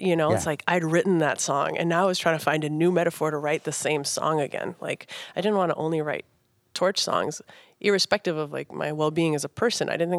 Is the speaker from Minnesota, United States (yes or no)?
yes; Minnesota, United States; Is that because I'm just from Minnesota that I know?